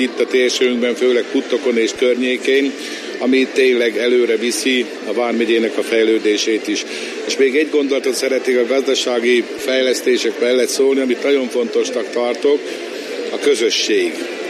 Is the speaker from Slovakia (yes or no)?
yes; Slovakia; Mindig örömmel jövök, mint felvidéki, Tízben született ember